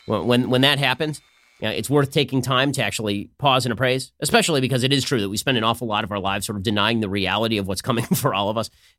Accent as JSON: {"language": "English", "town": "Los Angeles", "region": "California", "country": "United States", "said": "And because I'm from Los Angeles, this is, you know, a big thing in L.A."}